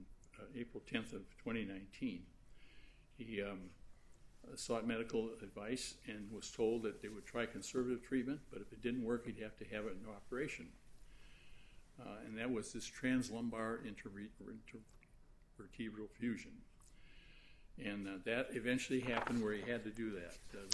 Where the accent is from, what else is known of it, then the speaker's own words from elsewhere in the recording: Streator, Illinois, United States; He would leave my hometown of Streeter, drive to Green Bay, Wisconsin, pick up cheese